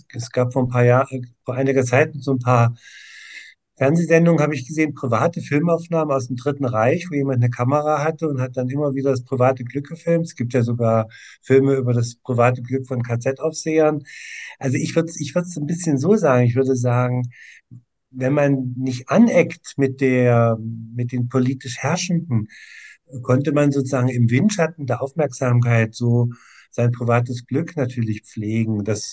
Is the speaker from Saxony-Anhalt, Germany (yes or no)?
yes; Halle, Saxony-Anhalt, Germany; Und ich bin in Halle-Saale damals groß geworden, habe in Halle-Saale gelebt.